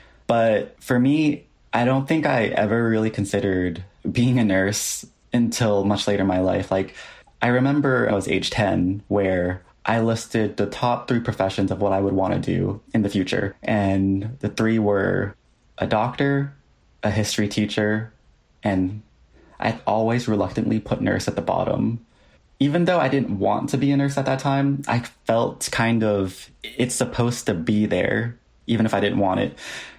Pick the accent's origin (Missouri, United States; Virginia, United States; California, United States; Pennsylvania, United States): Virginia, United States; born there; And I was born here in Virginia in 1992.